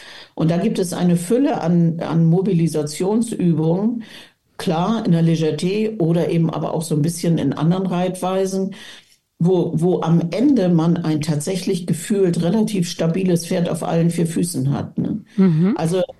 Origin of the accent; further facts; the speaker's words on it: Bavaria, Germany; ich komme aus dem Allgäu